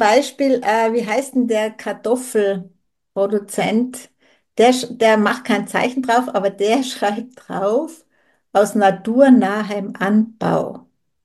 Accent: Tyrol, Austria; Also ich stamme aus dem Zillertal

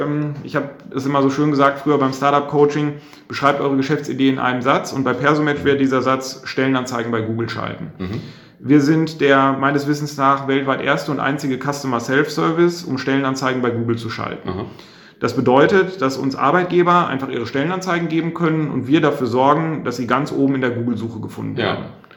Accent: North Rhine-Westphalia, Germany; wir kommen von hier weg. Und also wir kommen beide aus der Region und wir schätzen auch einfach diese Mentalität.

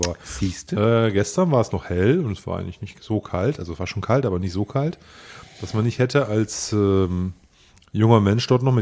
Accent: Osnabrück, Lower Saxony, Germany; born there; Und der lebt in meiner Geburtsstadt Osnabrück.

